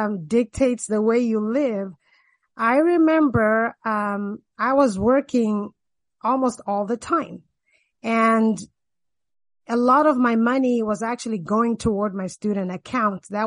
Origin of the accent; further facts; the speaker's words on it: Zambia; I went to both primary and secondary school in Zambia, and then I actually did 1 year at the university there.